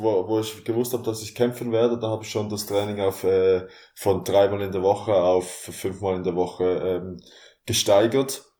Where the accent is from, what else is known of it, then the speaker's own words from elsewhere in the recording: Basel, Basel-Stadt, Switzerland; bin 32 Jahre alt, ich komme aus Basel, aus der Schweiz.